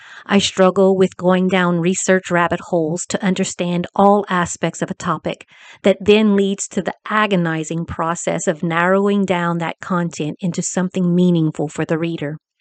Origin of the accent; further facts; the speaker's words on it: Louisiana, United States; accent: Cajun; My Cajun accent can get very flat when sharing something I'm passionate about.